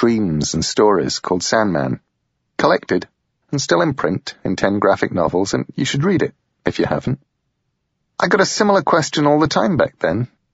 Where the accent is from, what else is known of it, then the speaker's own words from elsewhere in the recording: England, United Kingdom; now in United States; I'm English. I like being English. I've kept my passport. I've kept as much of my accent as I could. And I'd lived in the US for almost 9 years